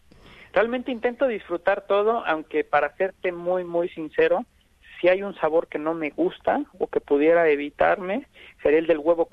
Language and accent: Spanish; Mexico; como mexicanos